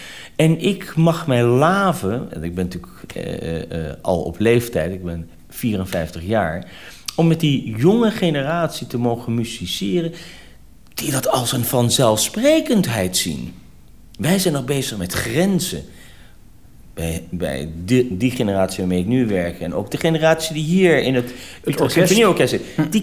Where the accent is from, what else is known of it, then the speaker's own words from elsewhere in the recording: Netherlands; Ik ben hier geboren. Ik herken heel veel erin dat je in een gemeenschap leeft. Ik ben dus een Nederlander. Ik ben een Nederlander, echt in hart en nieren.